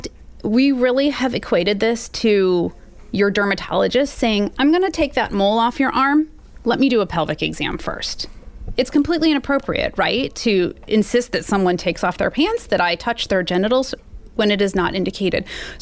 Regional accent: Missouri, United States; I grew up here in Missouri. I have a family here. And I wanted to work here and provide care.

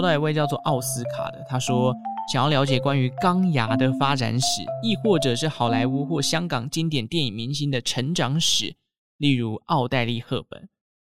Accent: Taichung, Taiwan; 那像我们中部台中人呢就会说银柜或者是美乐蒂啦，这个算是我们中部人的一个暗语

